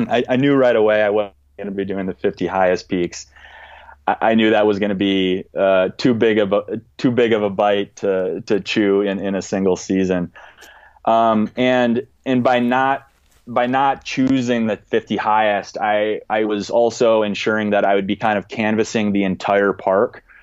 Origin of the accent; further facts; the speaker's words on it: Minnesota, United States; I mean, and for that matter, I'd never even heard of North Cascades National Park when I was a Minnesotan.